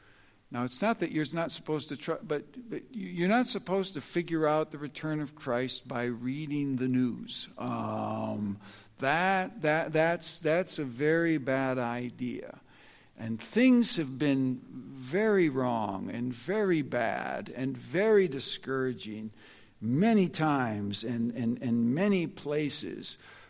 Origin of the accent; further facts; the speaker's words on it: United States; as one American and as an experiencer of what Americans experience